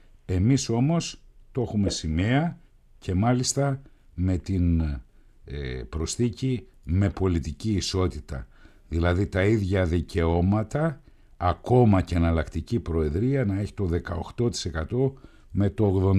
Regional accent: Northern Greece, Greece; γιατί είμαι από τη Βόρεια Ελλάδα

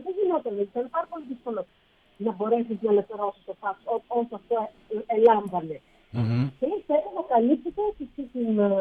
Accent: Spilia, Greece; Για όσου θέλουν να έρθουν στο χωριό μου τη σπηλιά

